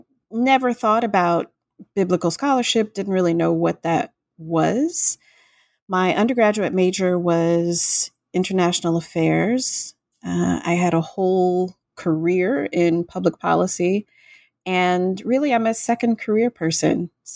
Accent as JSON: {"language": "English", "region": "Florida", "country": "United States", "tie": "born or raised there", "said": "I grew up in Florida on the Gulf Coast, and my grandmother's house was across the street from Greater Bethlehem AME Church."}